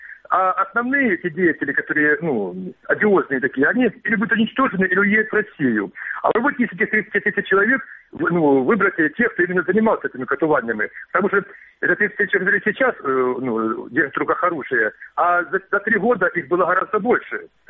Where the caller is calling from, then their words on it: Kramatorsk, Donetsk Oblast, Ukraine; Краматорск.